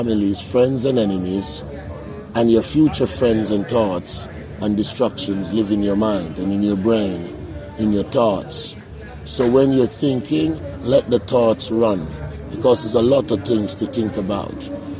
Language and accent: English; Jamaica; I don't speak French. I'm not from France. I'm from Jamaica.